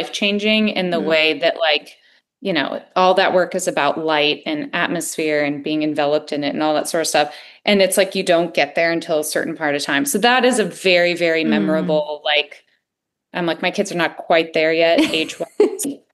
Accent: Connecticut, United States; so I grew up like in Connecticut, right near New York City.

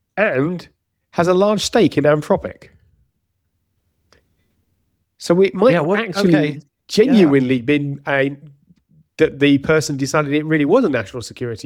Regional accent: Australia; we are Australian. Plus.

